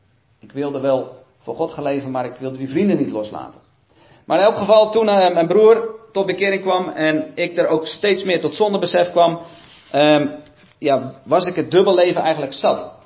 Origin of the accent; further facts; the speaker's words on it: South Holland, Netherlands; Ja, ik ben opgegroeid in de Alblasse Waard. Ik weet niet of jullie weten waar dat ligt, maar dat is bij de Molens in Kinderdijk, vlakbij Rotterdam. En daar ben ik opgegroeid in een heel positief, mooi gezin met 6 broers en 2 zussen. Groot gezin dus. Christelijk gezin, traditioneel